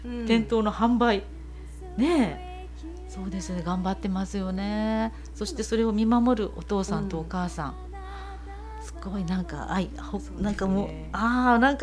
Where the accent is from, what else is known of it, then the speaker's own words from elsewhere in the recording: Kansai, Japan; 関西人なんで突っ込ましてもらうと